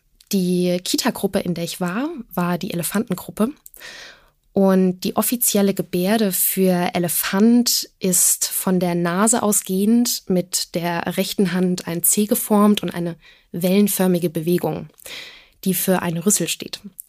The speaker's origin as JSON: {"language": "German", "town": "Frankfurt", "region": "Hesse", "country": "Germany", "tie": "born there", "said": "ich bin gebürtige Frankfurterin und habe am Goethe-Gymnasium in Frankfurt an der Messe mein Abi gemacht."}